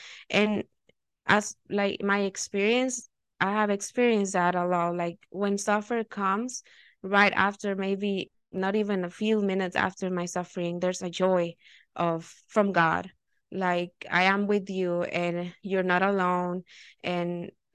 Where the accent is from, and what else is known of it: Arizona, United States